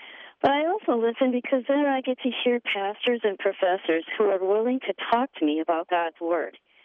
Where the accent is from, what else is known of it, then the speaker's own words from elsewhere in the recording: Maple Grove, Minnesota, United States; from Maple Grove, Minnesota